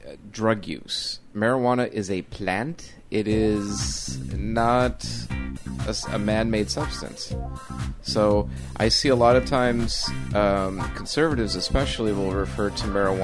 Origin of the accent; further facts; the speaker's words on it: Illinois, United States; This is my home state.